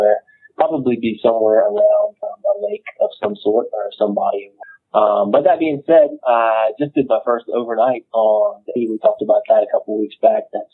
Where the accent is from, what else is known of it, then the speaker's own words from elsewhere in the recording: North Carolina, United States; I grew up in North Carolina going camping with my parents and stuff at lakes around North Carolina.